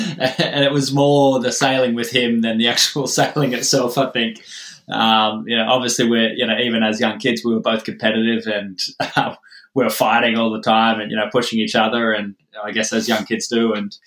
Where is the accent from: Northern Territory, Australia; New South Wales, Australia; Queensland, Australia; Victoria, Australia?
New South Wales, Australia; Lake Macquarie; Yeah, I was. I grew up in Lake Macquarie. I was born there.